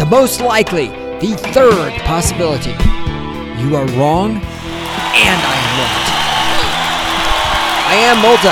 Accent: the South, United States; accent: southern; Right now, Aaron Cleary is making fun of my southern accent when I say theater.

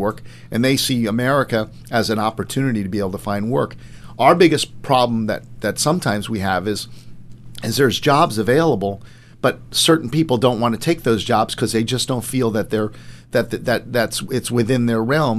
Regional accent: Miami Beach, Florida, United States; We're going way back because I was born and raised on Miami Beach.

